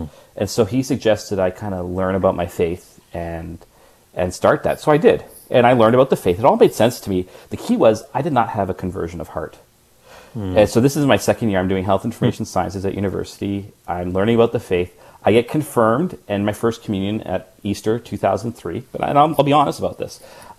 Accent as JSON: {"language": "English", "town": "Vancouver", "region": "British Columbia", "country": "Canada", "tie": "born or raised there", "also_born_or_lived": "Victoria", "said": "I grew up in Vancouver, and then on the mainland, I graduated from high school when I was 18. I decided to go to Victoria to go to university. So that's on Vancouver Island."}